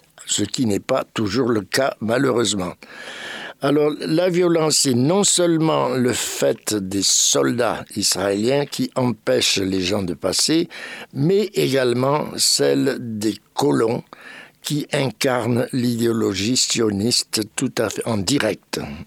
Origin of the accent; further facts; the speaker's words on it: France; Moi, en tant que Français